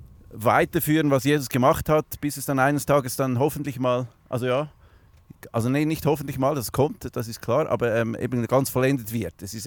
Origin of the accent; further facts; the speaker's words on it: Zurich, Switzerland; aber ich bin auch in Seebach aufgewachsen